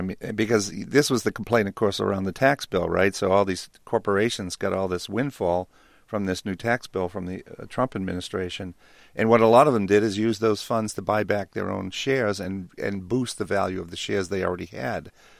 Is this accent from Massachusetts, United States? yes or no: yes; Boston, Massachusetts, United States; And I'm from Boston, and Barney is somebody I've known for 40 years, and Elizabeth Warren is my senator.